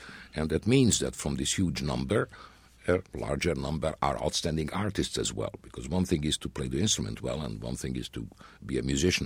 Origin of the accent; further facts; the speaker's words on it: Budapest, Hungary; moved away; also born or lived in France; I grew up in Budapest, and I was eventually, when the war was over, for a short while, the principal cellist of the Budapest Opera and Philharmonic as well. And then I left for France, and I lived in France for 2 years.